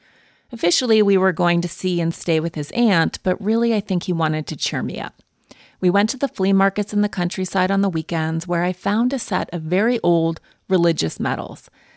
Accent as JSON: {"language": "English", "region": "Montana", "country": "United States", "said": "I'm from Montana originally, and we have an amazing constitution that one of my sort of aunts helped write when she was a very young woman."}